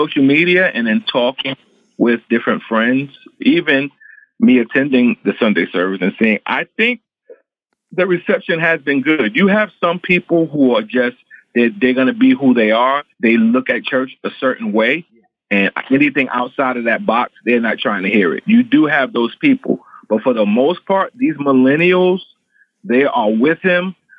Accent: Bronx, New York, United States; Growing up in the Bronx, you know, you live, you breathe hip hop music, especially, you know, I'm 43 years old.

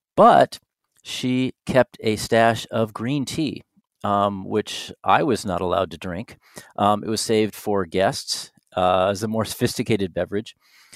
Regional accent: Tacoma, Washington, United States; I grew up in Tacoma, Washington, which is near Seattle.

